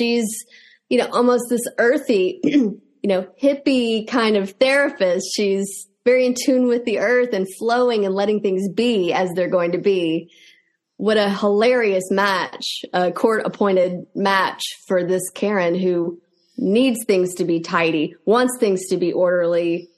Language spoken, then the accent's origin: English; Texas, United States; now in Nashville, United States; Well, I am originally from Texas, and I live in Nashville.